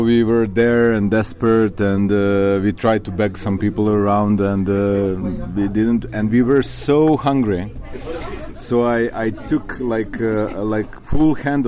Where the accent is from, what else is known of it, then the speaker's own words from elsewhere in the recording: Belgrade, Serbia; I'm from Belgrade, Serbia.